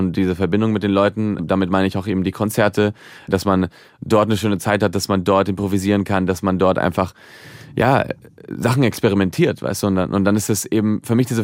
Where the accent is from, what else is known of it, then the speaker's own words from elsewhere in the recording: Barcelona, Catalonia, Spain; now in Berlin, Germany; Aber ich glaube, dass für mich, also Barcelona ist immer noch meine Heimat. Also allein, dass meine Familie da ist.